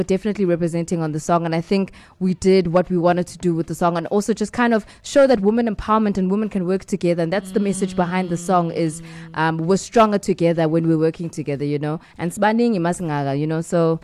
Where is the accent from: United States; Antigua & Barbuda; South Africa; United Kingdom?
South Africa; Johannesburg, Gauteng; I think because I grew up in Johannesburg, it was just easier to kind of make different contacts.